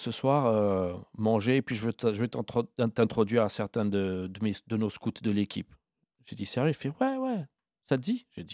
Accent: Ethiopia; je suis éthiopien, j'ai le passeport italien, j'aurai maintenant aussi ma carte de séjour américaine

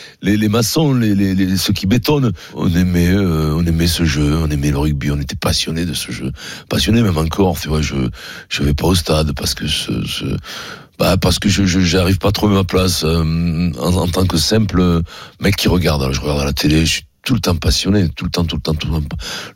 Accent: Paris, Île-de-France, France; born there; Oui, je suis né à Paris.

